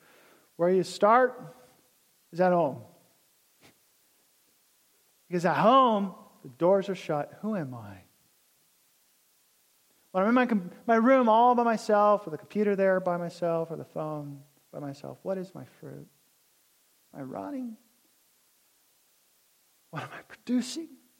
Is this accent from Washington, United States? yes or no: yes; Spokane, Washington, United States; I grew up in Spokane